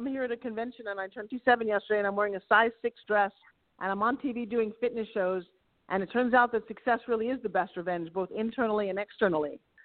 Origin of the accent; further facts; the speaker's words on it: Long Island, New York, United States; Well, so I grew up on Long Island. I'm a New York City girl.